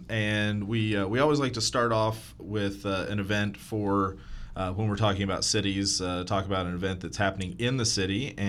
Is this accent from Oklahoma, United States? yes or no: yes; Edmond, Oklahoma, United States; I grew up in Edmond.